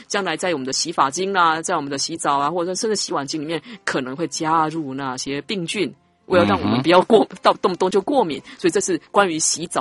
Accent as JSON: {"language": "Chinese", "country": "Taiwan", "said": "不是我们台湾人没有，美国、欧洲人都没有。"}